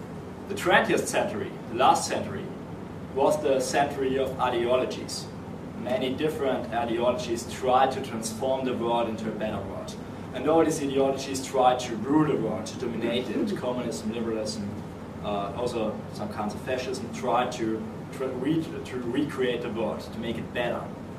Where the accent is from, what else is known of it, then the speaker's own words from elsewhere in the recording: Vienna, Austria; English is a second language; now in Germany; I'm from Vienna, actually from Austria. At the moment I live in Germany.